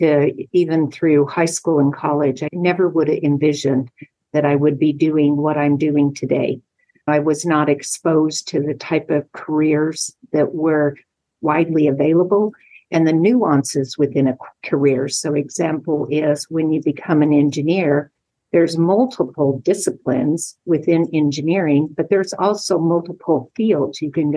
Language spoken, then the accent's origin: English; Utah, United States; I grew up in Utah